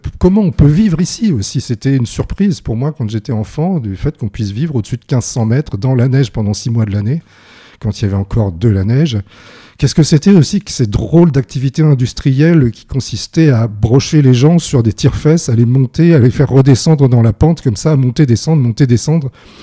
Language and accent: French; Normandy, France; also born or lived in Hautes-Alpes; Moi, j'arrive de Normandie, mais j'ai fait l'essentiel de mon travail dans les Alpes, même dans les Hautes-Alpes, en les sillonnant du sud vers le nord, en suivant les transhumances. Donc, je suis un Normand nomade